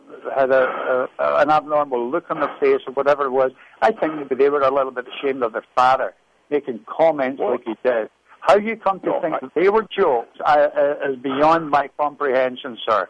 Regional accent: Ulster, Ireland; now in United States; an Irish entertainer down here in Marco. I'm from Donegal in Ireland

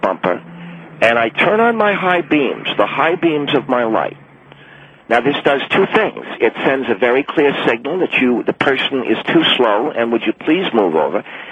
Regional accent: Houston, Texas, United States; and I grew up in Houston, Texas.

